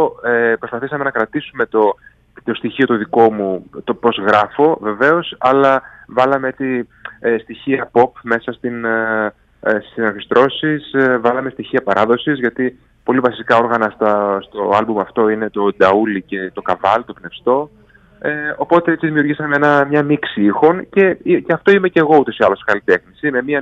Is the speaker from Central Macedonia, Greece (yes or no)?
yes; Kalamaria, Central Macedonia, Greece; Με τον Γιώργο Καζαντζή είμαστε συντοπίτες όλες από την Καλαμαριά, με ξέρει από μικρό παιδί.